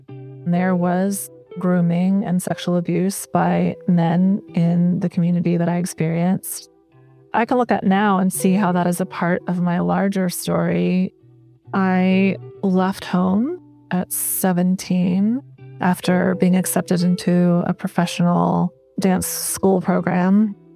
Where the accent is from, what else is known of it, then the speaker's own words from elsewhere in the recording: Ogden, Utah, United States; born there; also born or lived in New Hampshire; I was born in Ogden, Utah. My family's not Mormon. I get asked that a lot.